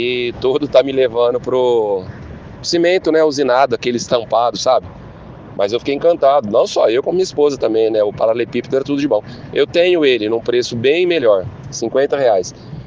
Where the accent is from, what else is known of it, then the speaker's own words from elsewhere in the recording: Jardinópolis, São Paulo, Brazil; Eu sou de Jardinópolis, eu fico 8 km de Ribeirão Preto.